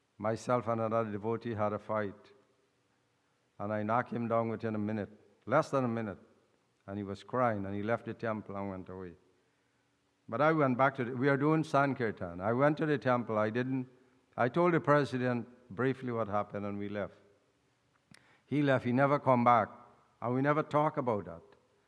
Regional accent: Guyana; We come from Guyana

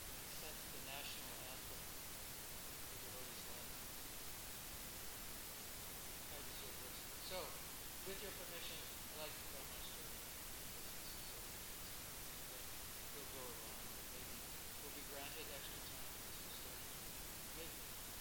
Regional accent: California, United States; and I'm from Southern California. That was the first time in my life I saw snow.

